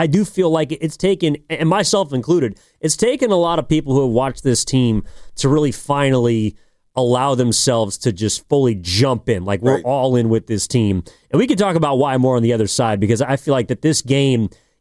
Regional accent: California, United States; Yeah, I'm from the East Bay. I went to St. Mary's.

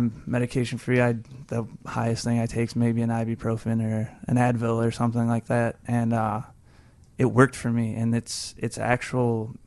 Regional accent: Morris, Illinois, United States; I grew up in Morris, Illinois.

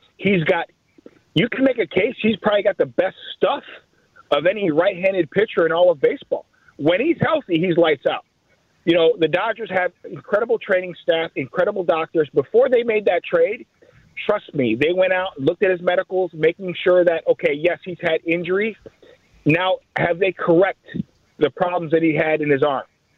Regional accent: Chicago, Illinois, United States; You know, I grew up in Chicago.

